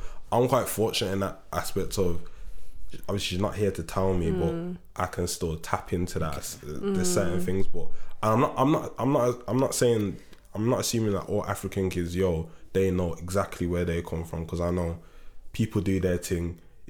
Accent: Winson Green, West Midlands, United Kingdom; Like, the house I grew up in Winston Green, that house, my grandma lived in that house.

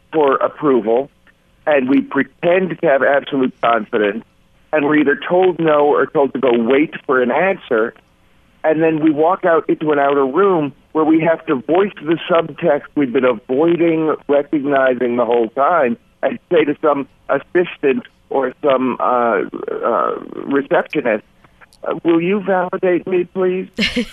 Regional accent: Schuylerville, New York, United States; I grew up in Schuylerville, New York. It's way upstate New York.

